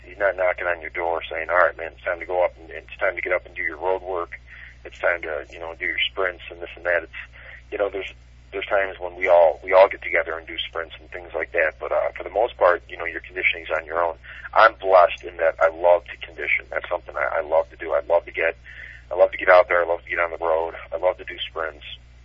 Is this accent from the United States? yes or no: no; Ireland; I'm Irish.